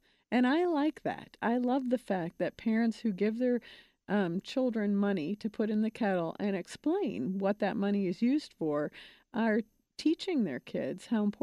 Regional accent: Chicago, Illinois, United States

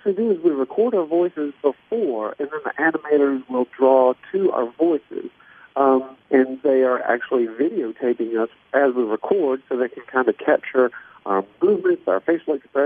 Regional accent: Georgia, United States; Well, I was born in Macon, which is right in the middle of the state.

